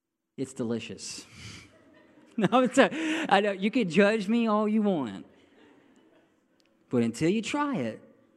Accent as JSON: {"language": "English", "town": "Baghdad", "region": "Florida", "country": "United States", "tie": "born or raised there", "said": "I'm kind of a redneck? Did I tell you, can you hear it in my voice a little bit? I was raised in Baghdad, and my first job was shucking oysters."}